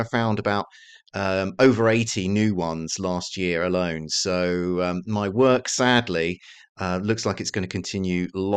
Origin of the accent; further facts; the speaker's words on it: United Kingdom; I'm British, so I've brought up on James Bond